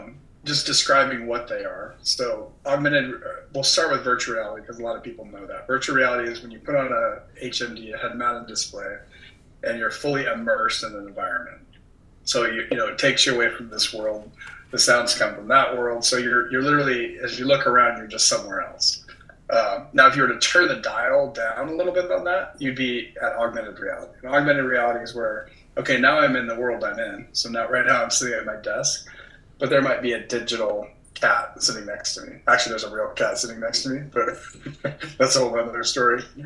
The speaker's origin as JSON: {"language": "English", "town": "Spokane", "region": "Washington", "country": "United States", "tie": "born or raised there", "also_born_or_lived": "Hawaii", "said": "Yeah, I'm born and bred in the woods near Spokane. So actually, I was born on Fairchild Air Force Base, moved to Hawaii as a little boy, mm-hmm. and then we moved back here."}